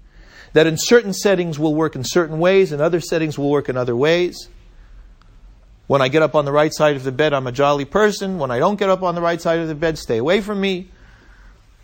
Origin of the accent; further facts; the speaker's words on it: United States; Black tea, I'm an American.